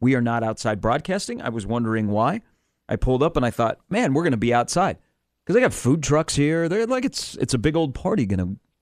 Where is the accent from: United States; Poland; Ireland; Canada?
United States; East Coast; accent: East Coast; There's some words now that I pronounce with my East Coast accent.